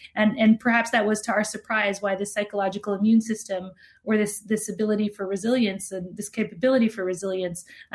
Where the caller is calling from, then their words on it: Canada; I'm calling in from Canada